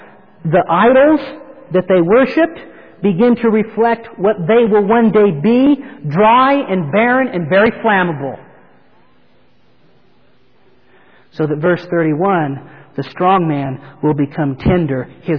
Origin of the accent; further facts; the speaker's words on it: California, United States; I grew up in the Sacramento Valley, and there was a lot of wheat.